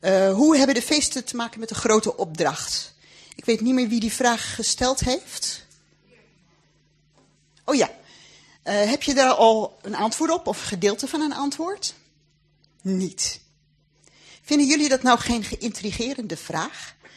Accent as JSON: {"language": "Dutch", "country": "Netherlands", "said": "Want wij zijn Nederlander, het gebeurt op ons grondgebied, wij betalen belasting"}